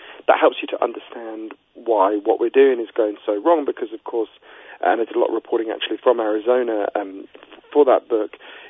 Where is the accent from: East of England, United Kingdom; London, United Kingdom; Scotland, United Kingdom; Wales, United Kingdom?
London, United Kingdom; accent: East London; he's from East London in England, where I'm from, as you can tell from my accent.